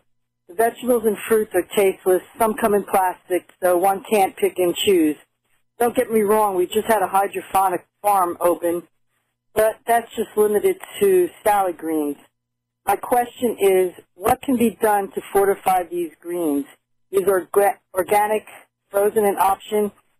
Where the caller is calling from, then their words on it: Alaska, United States; I'm calling from South Central Alaska on the Kenai Peninsula.